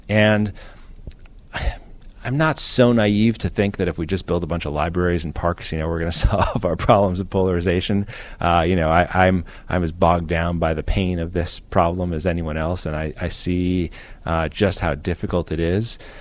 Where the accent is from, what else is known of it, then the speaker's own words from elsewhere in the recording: Chicago, Illinois, United States; I grew up in Chicago, and there's places like